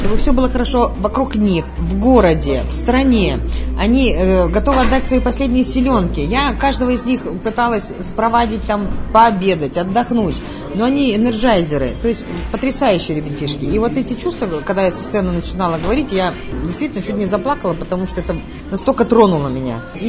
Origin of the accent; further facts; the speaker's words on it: Norilsk, Krasnoyarsk Krai, Russia; Я ведь коренная норильчанка, и я прекрасно помню эпоху, золотую эпоху Норильска, когда этот город гремел не только на весь Союз, он гремел на весь мир.